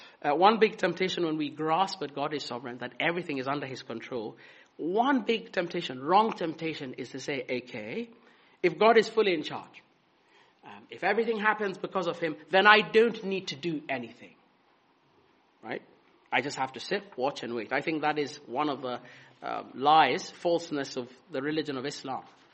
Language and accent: English; Kenya; now in United Kingdom; So I was born and brought up in Kenya, met Rachel here in the UK, got married, served with the Anglican Church for five years first. And we tried to go back to Kenya in 2015